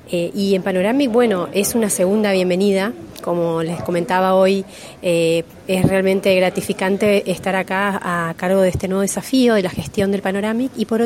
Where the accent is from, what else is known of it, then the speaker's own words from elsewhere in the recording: Puerto Rico, Misiones, Argentina; En realidad soy de Misiones, de Puerto Rico